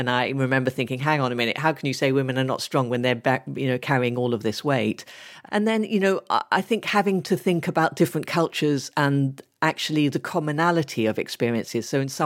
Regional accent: Ethiopia; I grew up in Ethiopia and that was the main influence on me. But then I used to come, even very young, to the UK during the summer holidays.

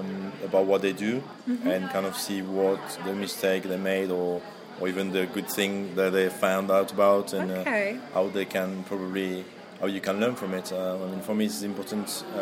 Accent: south of France, France; now in Cambridge, United Kingdom; Well, I'm from Cambridge, but originally from France, from the south of France.

